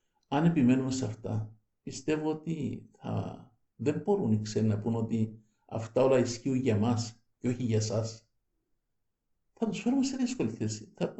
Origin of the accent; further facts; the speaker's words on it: Greece; γιατί είμαστε Έλληνες ακριβώς και των ίδιων φρονημάτων και της ίδιας ηλικίας